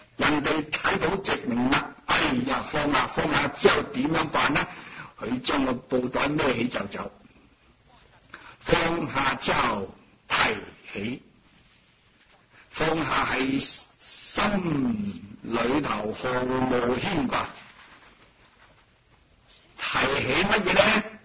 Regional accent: China; 我们中国人讲，读万卷书，行万里路

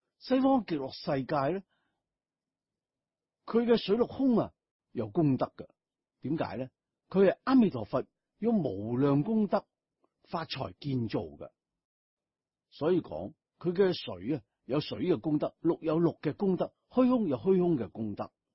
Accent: Northeast China, China; born there; 我就是出生在东北平原的，我知道平原亦都唔系真系平嘅

